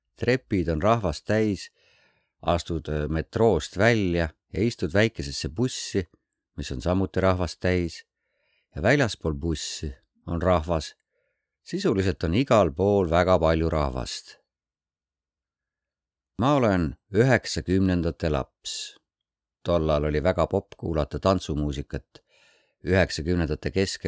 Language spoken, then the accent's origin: Estonian; Jeonju, North Jeolla, South Korea; Estonian is a second language; now in Estonia; ning ma tulin siia Lõuna-Koreast. Mu kodulinn Jeonju asub lõunas ning ta on umbes sama suur kui Tallinn, kuigi Koreas peetakse seda pigem väikseks.